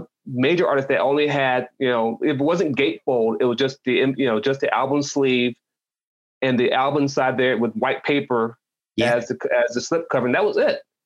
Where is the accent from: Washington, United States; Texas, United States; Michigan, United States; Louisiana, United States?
Texas, United States; And I just moved back to my hometown here in Central Texas just late last year